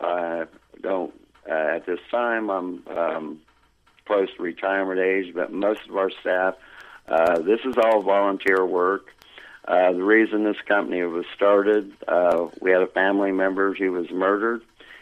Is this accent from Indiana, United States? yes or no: yes; Indiana, United States; now in Plattsburgh, United States; I'm originally from Indiana. I come up here on business, up here in Champlain, New York is where I started. Liked it, ended up staying up here. Now I live in Plattsburgh, New York.